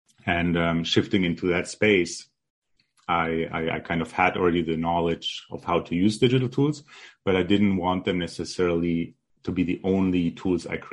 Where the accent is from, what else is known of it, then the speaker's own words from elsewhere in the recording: Germany; also born or lived in Poland; I was born in Poland, And at the age of five, my family flew basically communist Poland to emigrate or like to rejoin my family in Germany.